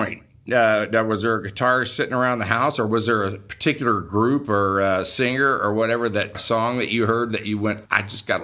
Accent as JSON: {"language": "English", "town": "Houston", "region": "Texas", "country": "United States", "said": "I'm from Houston myself."}